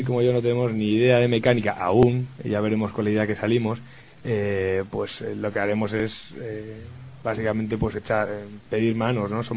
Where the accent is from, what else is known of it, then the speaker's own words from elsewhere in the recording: Spain; somos los únicos españoles y de alguna manera es llevar los colores de España